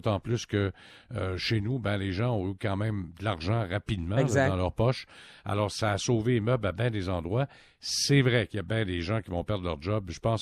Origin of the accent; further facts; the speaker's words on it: Quebec, Canada; chez nous, au Québec